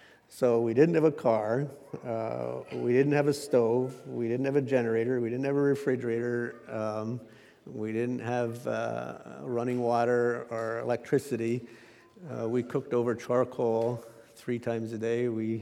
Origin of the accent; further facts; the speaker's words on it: Ephrata, Pennsylvania, United States; I was born here in Ephrata, Pennsylvania. We lived on Meadow Valley Road, and we never farmed on a big scale